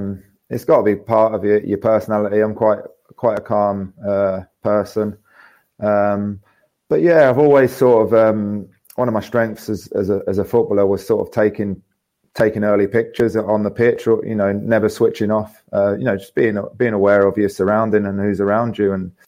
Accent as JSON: {"language": "English", "town": "Hastings", "region": "South East England", "country": "United Kingdom", "tie": "born or raised there", "said": "Obviously, wasn't old enough growing up in Hastings."}